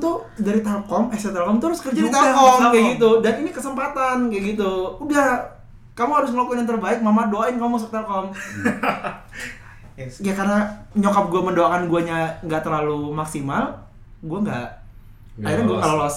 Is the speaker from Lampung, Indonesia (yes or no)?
yes; Lampung, Indonesia; now in Bandung, Indonesia; Enggak, gue di Lampung.